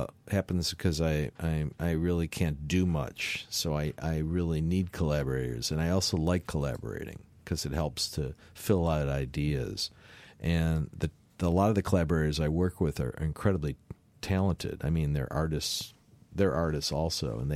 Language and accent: English; Chicago, Illinois, United States; a little bit of, you know, soul because I grew up in Chicago and stuff.